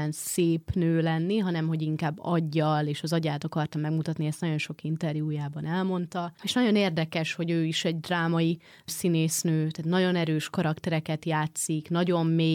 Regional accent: Hungary; mert ugye én magyar vagyok

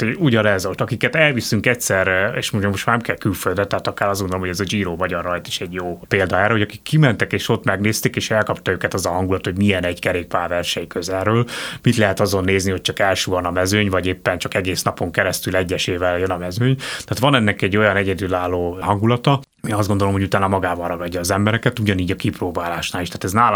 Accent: Budapest, Hungary; A Normafánál laktunk, én ott nőttem föl

